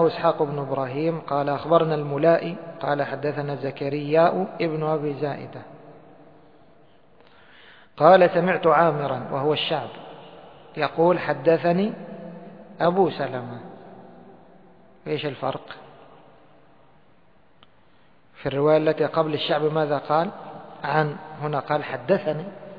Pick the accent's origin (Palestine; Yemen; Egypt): Egypt; طبعا منص هذا مشهور عندنا في مصر